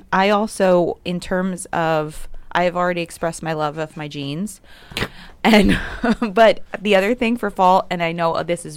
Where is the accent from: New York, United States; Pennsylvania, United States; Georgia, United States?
New York, United States; I grew up in New York, but it's right outside of New York City, but it was very suburban, real quick in New York.